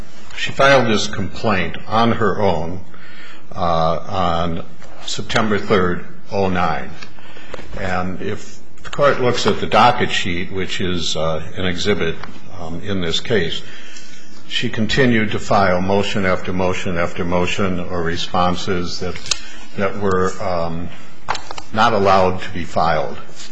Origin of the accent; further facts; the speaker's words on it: Minnesota, United States; Before I begin, I'd just like to say to the judge from Iowa that I'm from Minnesota.